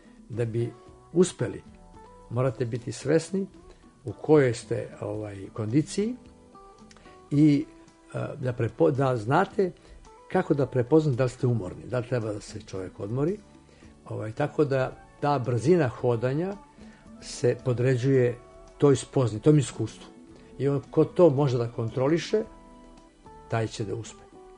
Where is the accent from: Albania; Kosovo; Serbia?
Kosovo; Peć; born there; pošto sam i potekao iz planinskih krajeva i ja sam rođen u Metohiji u Peći, iznad moje glave su bile prokletije